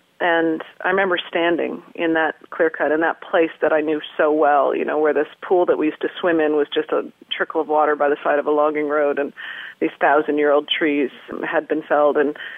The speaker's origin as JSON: {"language": "English", "country": "Canada", "said": "how is it that I'm Canadian?"}